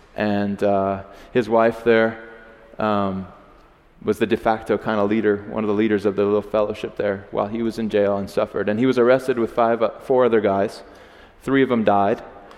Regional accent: United States; So I just kind of was vague. I'm from America.

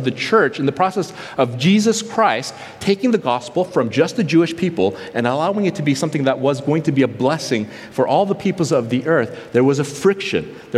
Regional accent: South Korea; You know, that means Koreans like me, or Americans like Mitch. Actually, I'm American as well.

